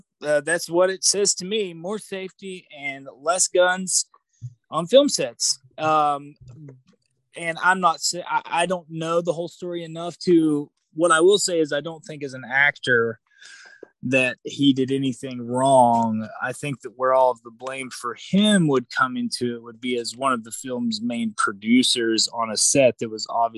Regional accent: United States; call me old fashioned, but I'm an American, so I refuse to play that game.

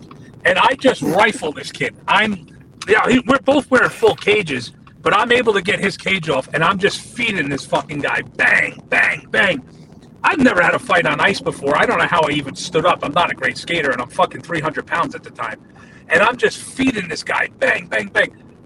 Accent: New Jersey, United States; So that's how, growing up in New Jersey, when you see guys coming out of New Jersey, these guys paid their dues.

